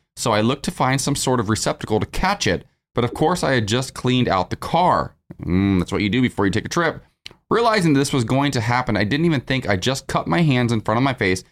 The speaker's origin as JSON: {"language": "English", "town": "Columbus", "region": "Ohio", "country": "United States", "tie": "born or raised there", "said": "I grew up in Ohio. I grew up in Columbus, Ohio."}